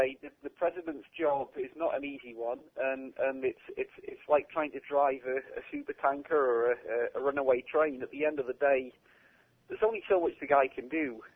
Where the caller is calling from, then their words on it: London, United Kingdom; I'm from London in the UK.